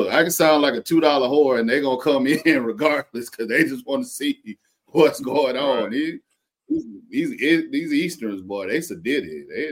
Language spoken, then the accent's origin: English; South Carolina, United States; now in Georgia, United States; Cause I pretty much hunt here in Georgia. And then I got a buddy that I grew up with in South Carolina.